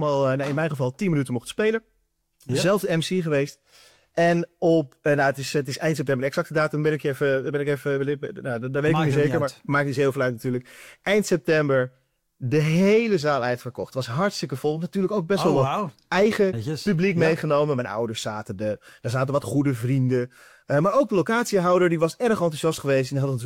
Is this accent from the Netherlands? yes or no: yes; Houten, Utrecht, Netherlands; Ik kom uit Houten. Daar ben ik opgegroeid.